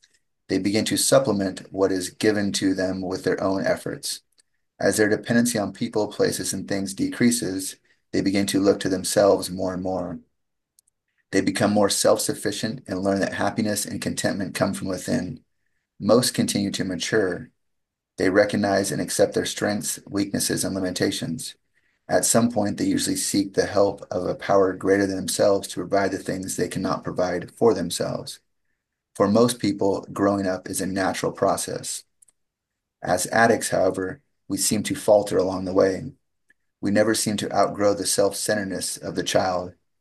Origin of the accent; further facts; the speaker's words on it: Phoenix, Arizona, United States; And once again … from Phoenix, Arizona.